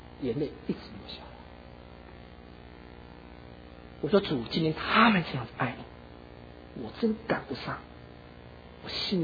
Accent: Taiwan; 我从台湾来的可能没有坐过

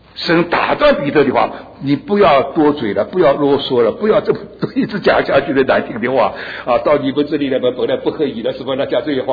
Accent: China; 我是中国人，我的托付为了中国人，我的知识为了中国。

